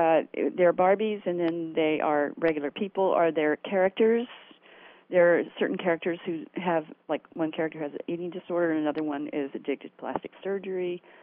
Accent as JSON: {"language": "English", "region": "the South", "country": "United States", "tie": "born or raised there", "said": "And when I grew up in the South, there was this term called don't be ugly."}